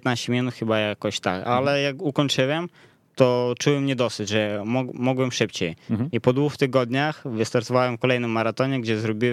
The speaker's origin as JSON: {"language": "Polish", "town": "Pidpolozzia", "region": "Zakarpattia Oblast", "country": "Ukraine", "second_language": "Polish", "said": "Ogólnie jestem ze wsi, z Ukrainy, taka ukraińska taka wieś mm-hmm. w górach."}